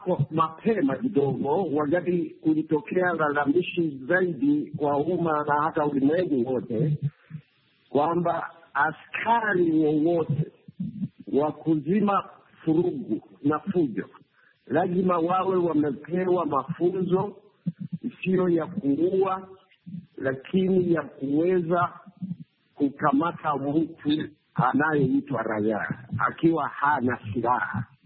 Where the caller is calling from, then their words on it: Mbale, Eastern Region, Uganda; Kwa hivyo mimi nimetokea upande wa Bugisu, nimetoka upande za Mbale